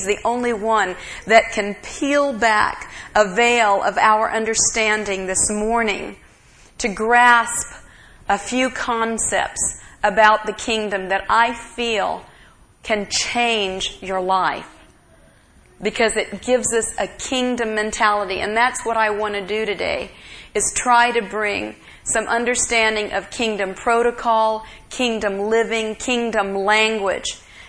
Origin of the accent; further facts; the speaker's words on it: United States; I love my country, and I am very thankful that I am an American.